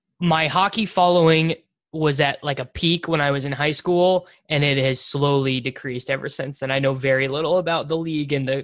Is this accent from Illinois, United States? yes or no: no; Kansas, United States; I'm from like a small town in Kansas though, so there wasn't a giant talent pool there.